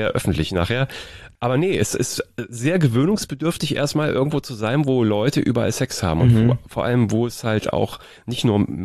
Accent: Cologne, North Rhine-Westphalia, Germany; Das Einzige als Kölner, ich habe Karnevalsschminke.

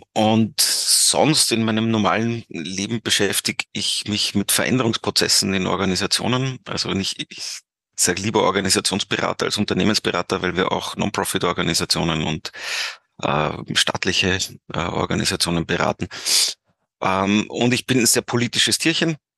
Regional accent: Austria; Ich bin Vater, Ehemann, ich bin Österreicher

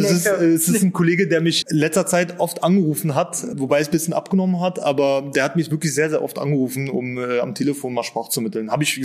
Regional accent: Lebanon; Auch aus dem Libanon.

